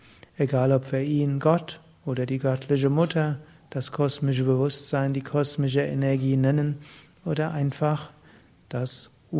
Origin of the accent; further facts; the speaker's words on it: Rhineland-Palatinate, Germany; Was kann ich denn in meiner Heimat irgendwie zeigen, was irgendwo spirituell ist? Hab ich geguckt, Kraftort Rheinhessen.